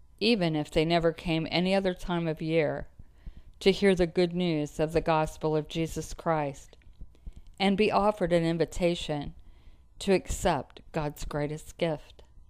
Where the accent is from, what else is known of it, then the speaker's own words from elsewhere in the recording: United States; born there; I was born in the United States during the 1950s.